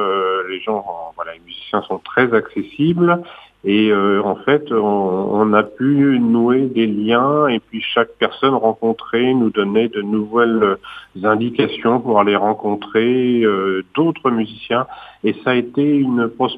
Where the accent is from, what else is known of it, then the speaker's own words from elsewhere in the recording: Angers, Pays de la Loire, France; J'ai d'abord été musicien, je suis originaire d'Angers, voilà, dans la région où j'étais musicien.